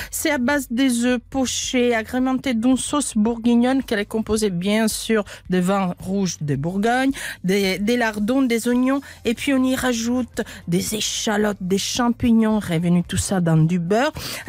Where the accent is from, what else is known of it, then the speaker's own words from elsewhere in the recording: Italy; French is a second language; now in Dijon, France; Alors vous savez, je suis italienne, les Italiens sont superstitieux